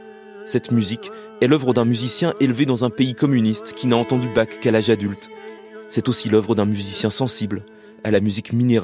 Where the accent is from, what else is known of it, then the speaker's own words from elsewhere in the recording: China; Dans ma ville natale, en Chine, dans les temps anciens et même dans mon enfance, les gens allaient toujours à la rivière pour laver le riz avant de le cuisiner.